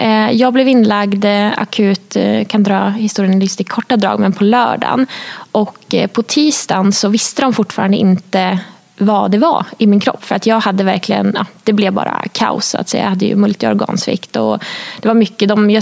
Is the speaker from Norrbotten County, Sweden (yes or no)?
no; Gothenburg, Västra Götaland County, Sweden; now in Stockholm, Sweden; Jag var ute och sprang i morse här i Stockholm, fantastiskt väder. Såg att det regnade hemma i Göteborg